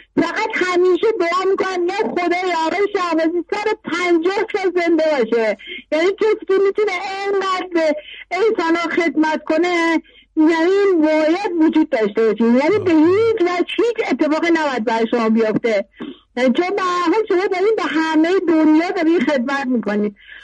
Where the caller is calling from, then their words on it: Tehran, Tehran Province, Iran; از تهران هستم.